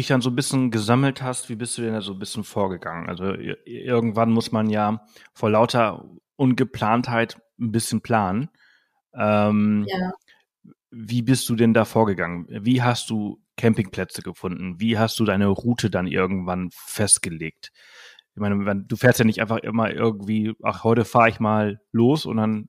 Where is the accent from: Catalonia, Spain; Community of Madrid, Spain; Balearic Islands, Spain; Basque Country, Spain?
Balearic Islands, Spain; also born or lived in Salzburg; Also ich komme ja aus Mallorca